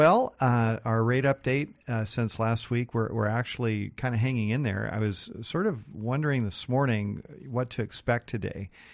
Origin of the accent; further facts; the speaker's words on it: Seattle, Washington, United States; I grew up in North Seattle, kind of up by Northgate, Jackson Golf Course.